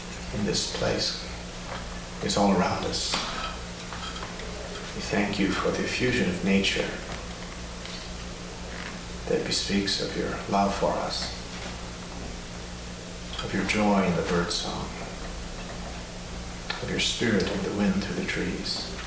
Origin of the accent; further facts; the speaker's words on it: Texas, United States; now in Portland, United States; I'm originally from Texas, but I've been for the last 8.5 years in the Portland area.